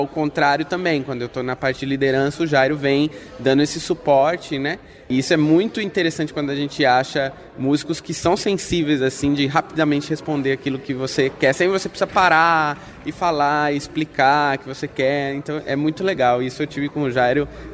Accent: São Paulo, Brazil; born or raised there

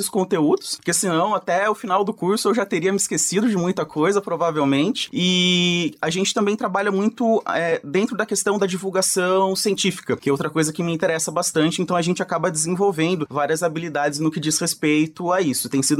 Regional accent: Palmital, São Paulo, Brazil; moved away as an adult; now in Londrina, Brazil; Eu vim lá de Palmital, interiorzão do estado de São Paulo, ali entre Assis, Ourinhos. Cheguei aqui em março de 2018

